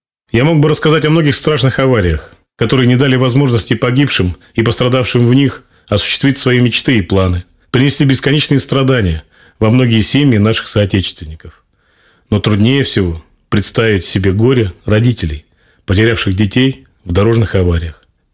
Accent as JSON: {"language": "Russian", "region": "Siberia", "country": "Russia", "said": "Мы, сибиряки, радуемся яркому солнцу"}